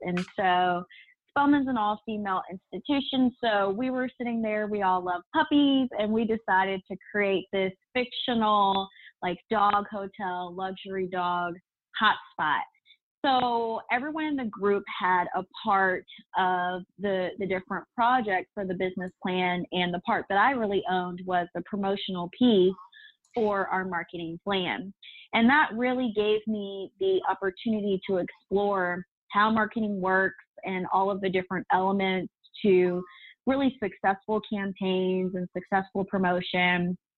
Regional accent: Atlanta, Georgia, United States; now in Dallas, United States; So I grew up in Atlanta, Georgia, and I currently live in Dallas, Texas. So I do consider myself a Southern Belle.

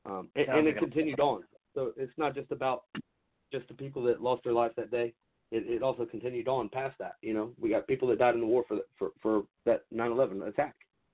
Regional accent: United States; I have a very tiny part in this as an American.

